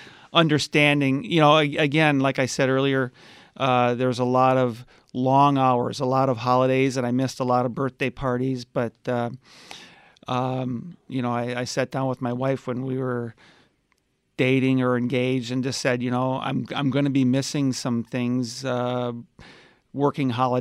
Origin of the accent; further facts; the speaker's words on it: Minnesota, United States; And they're while growing up in Minnesota, I've kind of passed on my love of hockey to my boys.